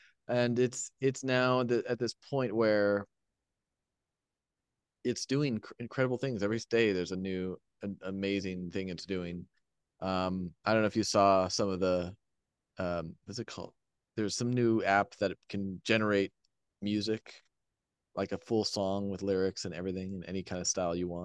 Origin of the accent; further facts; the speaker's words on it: California, United States; I grew up in the Bay Area